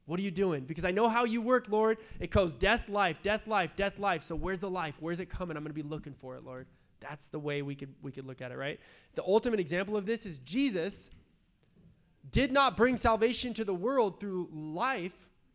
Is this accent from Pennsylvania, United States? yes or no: no; San Diego, California, United States; growing up in San Diego, like, yeah, we used to get in fights and stuff, you know, like, we were hard and we were tough